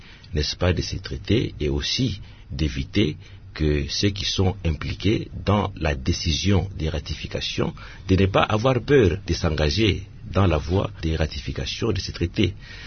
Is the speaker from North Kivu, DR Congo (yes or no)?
no; Kalemie, Tanganyika, DR Congo; Je viens de Kalemie où la vie est intenable.